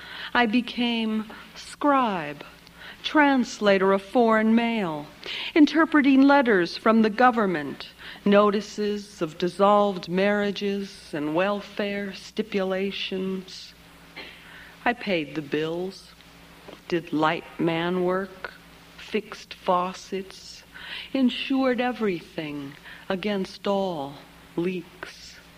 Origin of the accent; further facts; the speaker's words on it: San Jose, California, United States; I grew up in San Jose, California, in a barrio, a neighborhood that is now the Freeway 280.